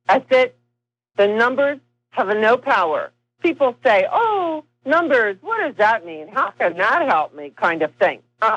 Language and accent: English; Philadelphia, Pennsylvania, United States; accent: Philadelphia; I am from Philadelphia area.